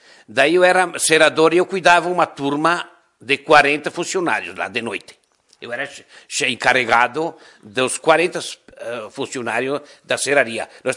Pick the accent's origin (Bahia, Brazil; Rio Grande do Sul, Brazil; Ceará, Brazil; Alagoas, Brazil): Rio Grande do Sul, Brazil; Ibiraiaras; nós éramos da Capela São Pedro